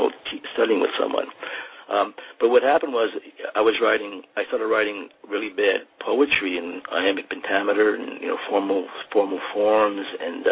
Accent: New York, United States; born there; Yeah, I was born in Westchester County, which is 30 minutes outside north of New York City.

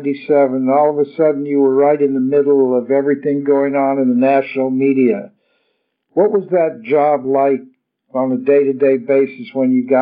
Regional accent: Houston, Texas, United States; Saul and I have known each other for about 50 years. We grew up in Houston, and we are very close friends to this day.

